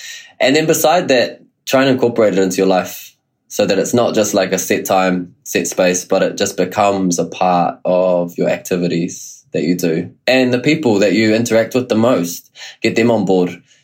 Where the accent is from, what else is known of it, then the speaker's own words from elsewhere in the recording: Taihape, Manawatū-Whanganui, New Zealand; I grew up in Taihape, it's small. I went to a country school of like 30 kids total.